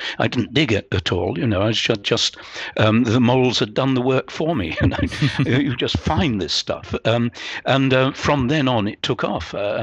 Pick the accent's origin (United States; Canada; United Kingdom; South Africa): United Kingdom; Portsmouth, South East England; it started when I was born and brought up in Portsmouth, and Portsmouth was very, very badly bombed during the war.